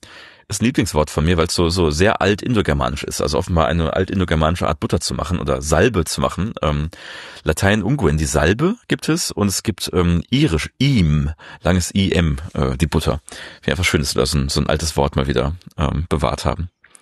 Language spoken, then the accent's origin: German; North Rhine-Westphalia, Germany; in meiner Heimat in Ostwestfalen gibt es die Uchte für das Morgengrauen.